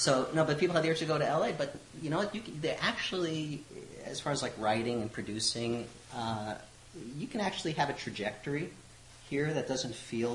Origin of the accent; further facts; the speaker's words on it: United States; moved away; I'm originally from the States and moved here about 9 years ago.